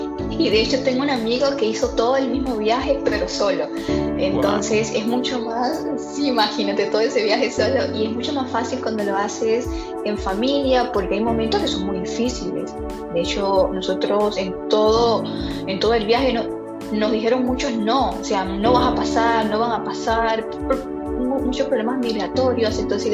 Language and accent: Spanish; Venezuela; moved away as an adult; now in Uruguay; Tengo 20 años y soy una venezolana más en busca de sus sueños. Bueno, en estos momentos me encuentro fuera del país, en Uruguay. Migré hace un año aproximadamente debido a la situación que vive en mi país.